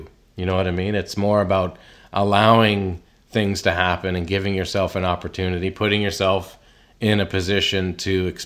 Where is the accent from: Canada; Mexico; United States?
Canada; So, in growing up in Canada, there was a lot of that.